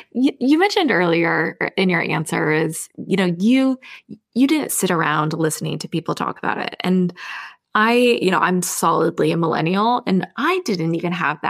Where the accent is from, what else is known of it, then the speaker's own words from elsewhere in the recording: Nebraska, United States; my parents still live in the house that I grew up in, but I'm from Nebraska and I love my parents so much, but I just can't imagine me moving back to Nebraska anytime soon.